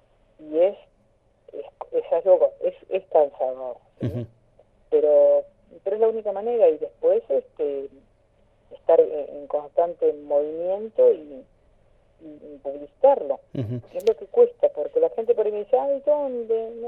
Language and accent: Spanish; Río Gallegos, Santa Cruz, Argentina; yo soy de Río Gallegos y irme no me cuesta